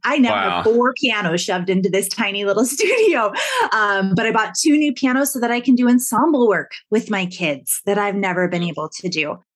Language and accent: English; United States; now in Canada; I'm American. I'm American through and through. And so if I try to take an American way of doing something and I throw it into a Canadian culture, it does not work well at all.